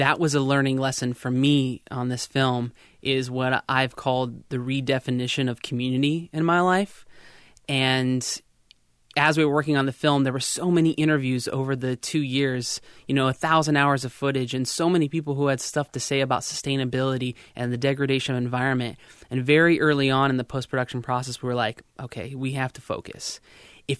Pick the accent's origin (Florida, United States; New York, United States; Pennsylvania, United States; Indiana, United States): Florida, United States; I'm from Central Florida, and it was an uphill battle, you know, not a lot of support in relationships